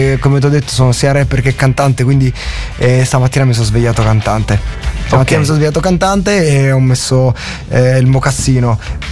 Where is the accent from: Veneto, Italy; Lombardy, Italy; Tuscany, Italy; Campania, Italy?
Campania, Italy; Avellino; noi siamo di Avellino e non dobbiamo somigliare né a quelli di Napoli, né a quelli di Caserta, né a quelli di Salerno, né a quelli di Roma